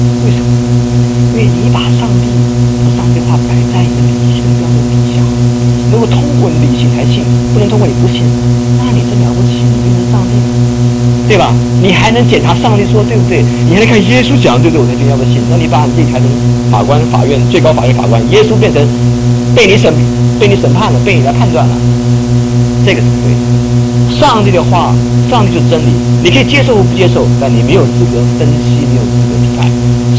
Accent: China; 无论是我们中国人啊，或是西方人啊

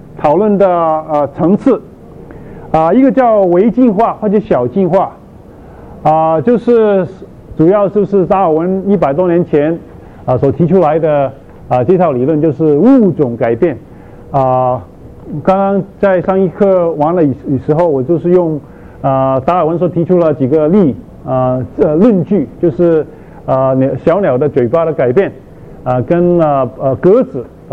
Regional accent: China; 所以我们中国人是中间了，在 temperate zone 也不黑也不白，所以是黄色

